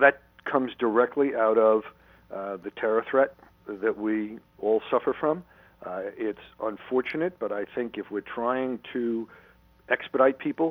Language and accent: English; New York, United States; And, you know, it's very interesting because, as you know, I grew up on Long Island.